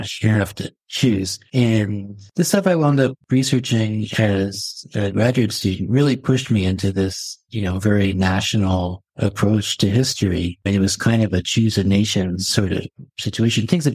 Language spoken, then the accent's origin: English; Philadelphia, Pennsylvania, United States; now in Hong Kong; I'm from Philadelphia, from Hong Kong.